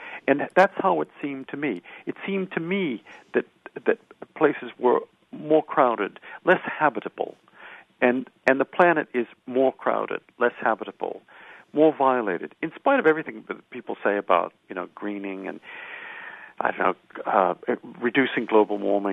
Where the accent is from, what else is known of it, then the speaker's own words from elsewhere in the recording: United States; I grew up in the United States in the 1950s when there were 150 million people. Now there are 300 million people in the United States.